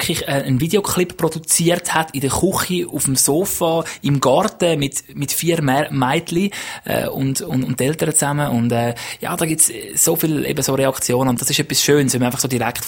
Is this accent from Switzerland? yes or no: yes; Switzerland; Nein, wirklich, also als Schweizer ist es wirklich Top 10.